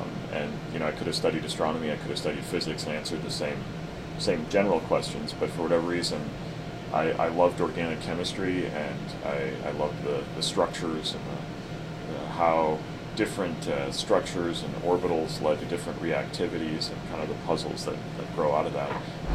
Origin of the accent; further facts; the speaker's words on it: West Bend, Wisconsin, United States; I come from West Bend, which is Glenn Grothman country, and so West Bend is sort of the opposite of Madison.